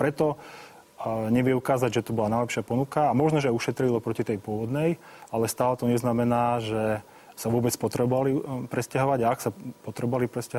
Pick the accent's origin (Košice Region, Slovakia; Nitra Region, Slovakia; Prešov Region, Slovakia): Košice Region, Slovakia; Košice; Ja len doplním, že ja som tiež pôvodom z Košíc, takže...